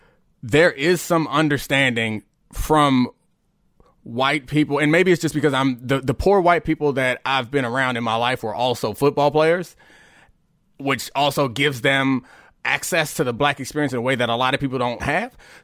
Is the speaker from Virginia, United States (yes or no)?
no; Baltimore, Maryland, United States; also born or lived in Texas; I mean, I grew up in Baltimore. I grew up in Texas.